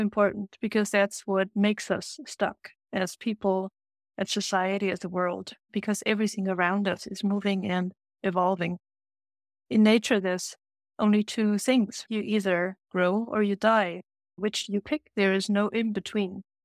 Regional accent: Bavaria, Germany; English is a second language; Hey, I'm from Bavaria.

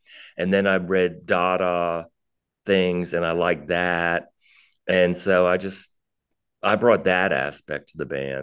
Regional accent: New Jersey, United States; You know, growing up in New Jersey, you'd see the … on the local music shows all the time.

